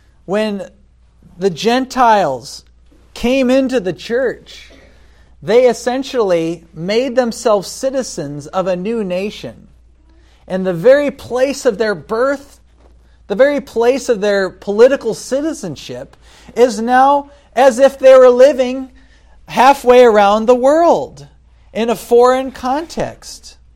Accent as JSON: {"language": "English", "country": "United States", "said": "I mean, as an American, we see the same thing in America."}